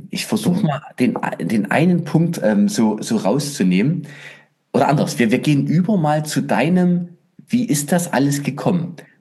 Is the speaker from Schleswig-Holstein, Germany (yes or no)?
no; Nossen, Saxony, Germany; so, ich komme auch aus der Ecke, ne? Also Nossen, Randerzgebirge